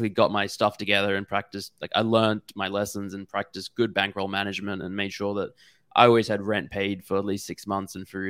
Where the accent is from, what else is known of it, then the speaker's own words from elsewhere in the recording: Australia; I'm from Australia, I live in Brisbane, we'd flown down to Melbourne